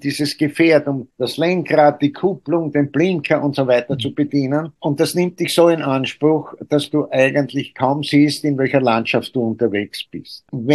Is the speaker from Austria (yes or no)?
yes; Styria, Austria; Ich bin in der Steiermark aufgewachsen, am Waldesrand, und bin als kleines Kind schon immer mit dem Pilzesuchen gegangen.